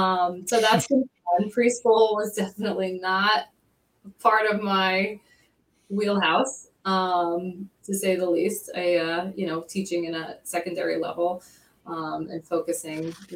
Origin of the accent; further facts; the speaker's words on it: Bethel, New York, United States; So, you know, growing up, I grew up in Bethel, which is in the Monticello District. And, you know, it's funny coming back as, you know, an educator. I went through school here